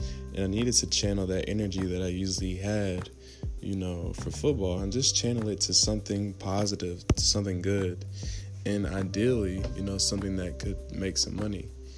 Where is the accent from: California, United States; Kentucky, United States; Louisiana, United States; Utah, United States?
Kentucky, United States; Lexington; I am from Lexington, Kentucky. I was born and raised in Lexington.